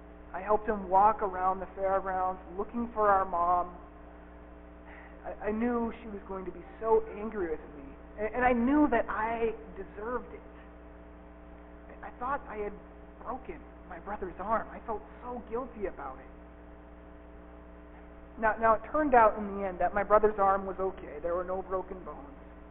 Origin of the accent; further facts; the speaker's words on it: United States; Every winter, usually in late January, my hometown would host the county fair, the Gallatin County Fair.